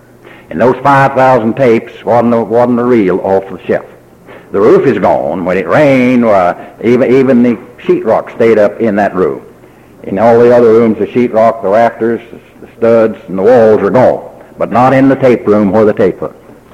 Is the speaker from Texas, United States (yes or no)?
yes; Texas, United States; because I was raised in West Texas. I'd seen lots of tornadoes